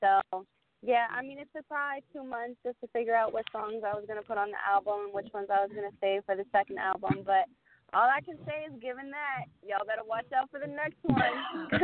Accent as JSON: {"language": "English", "town": "Boston", "region": "Massachusetts", "country": "United States", "also_born_or_lived": "Philadelphia", "said": "but I'm from Philly. I've kind of outgrown Philly as far as performing there is concerned. And then I'm originally from Boston."}